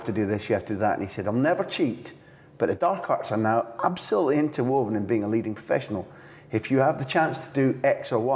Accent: Scotland, United Kingdom; And as a Scot, I can remember a dozen campaigns

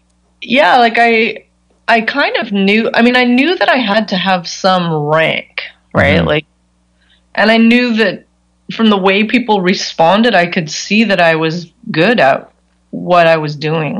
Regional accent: Canada; because I'm nobody from Canada, right?

